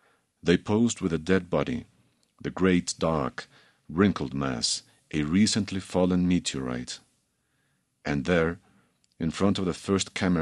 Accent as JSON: {"language": "English", "country": "Colombia", "tie": "born or raised there", "said": "Well, one of the situations that I grew up living in Colombia in the 80s was young or youngish men trying to become rich very quickly"}